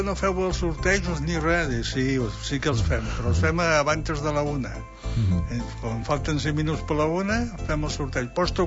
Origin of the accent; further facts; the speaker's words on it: Catalonia, Spain; Que passen, no, però som de l'Empordà.